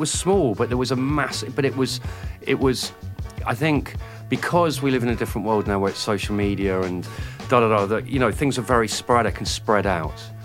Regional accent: Oxford, South East England, United Kingdom; I was from Oxford. I didn't grow up in London.

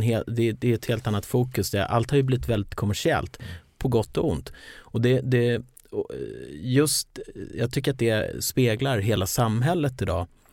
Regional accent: Lidingö, Stockholm County, Sweden; Jag är född 73, uppväxt på Lidingö

